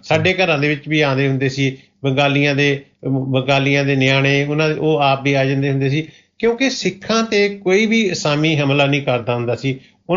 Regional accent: Assam, India; ਮੇਰਾ ਜਨਮ ਜਿਹੜਾ ਆਸਾਮ ਦਾ ਆ, ਡਰੰਗ ਡਿਸਟ੍ਰਿਕਟ ਬਰੋਈਟੀ ਸਟੇਟ ਦੇ ਵਿੱਚ ਮੇਰਾ ਜਨਮ ਹੋਇਆ। ਉੱਥੇ 1960 ਦੇ ਵਿੱਚ ਜਦੋਂ ਸਾਡਾ ਬਚਪਨ ਸੀਗਾ

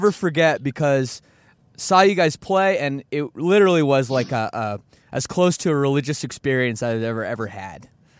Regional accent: Toronto, Ontario, Canada; growing up in Toronto, that's where I'm from

